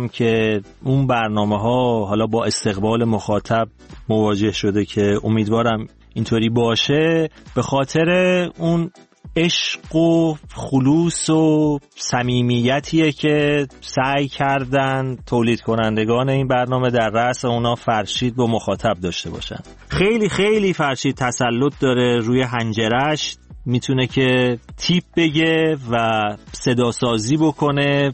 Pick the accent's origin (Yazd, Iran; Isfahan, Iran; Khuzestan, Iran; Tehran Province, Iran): Tehran Province, Iran; Tehran; born there; تهران به دنیا اومدم. پدر مادر من اهل تهرانن ولی پدر بزرگ اهل تبریز بوده که در بچگی آمده به تهران.